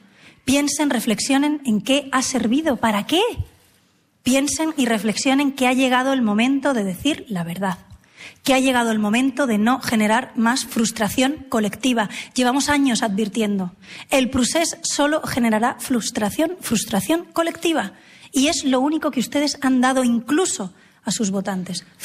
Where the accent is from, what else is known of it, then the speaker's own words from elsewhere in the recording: Catalonia, Spain; Están pensando qué va a pasar en Cataluña, qué va a pasar en mi tierra.